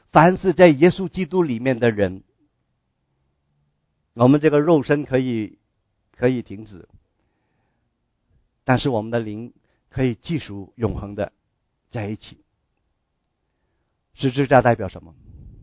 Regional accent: China; 特别我们中国人的观念，人死如灯灭

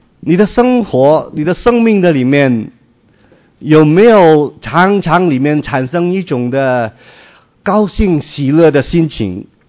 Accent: Hong Kong; 我是出生在香港，在香港长大啊，我们是广东人啊。

